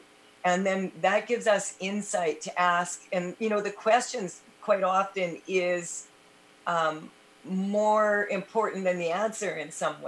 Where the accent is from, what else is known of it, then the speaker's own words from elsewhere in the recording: Canada; probably because I'm Canadian, I was apologizing up to 26 times a day.